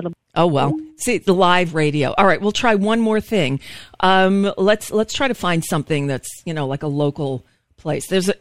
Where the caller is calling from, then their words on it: United States; I'm calling from the United States. I do a radio show.